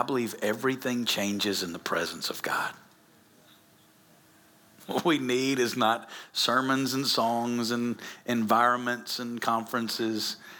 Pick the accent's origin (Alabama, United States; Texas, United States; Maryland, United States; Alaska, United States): Alabama, United States; now in Las Vegas, United States; I'm originally not from Las Vegas. I'm originally from Alabama. You can tell by my accent, Las Vegas is not my home, but it's been my home now for 22 years